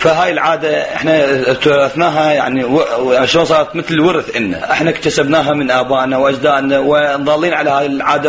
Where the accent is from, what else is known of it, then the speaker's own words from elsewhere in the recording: Iraq; احنا بطبيعتنا كعراقيين